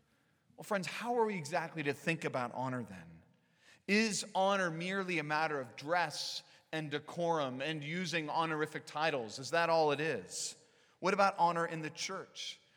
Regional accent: California, United States; where I was raised in Northern California

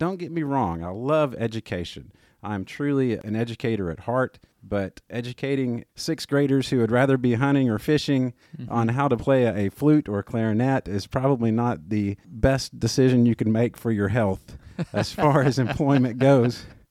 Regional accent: Royal, Arkansas, United States; I was born and raised right here in Hot Springs. It was actually in Royal, but nobody knows where Royal is. So all of us who grew up in Royal say we grew up in Hot Springs.

